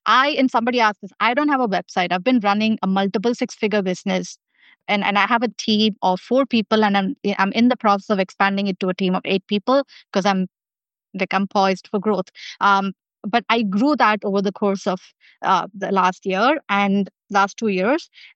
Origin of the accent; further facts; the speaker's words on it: Chennai, Tamil Nadu, India; I come from Chennai, India, and have an Asian heritage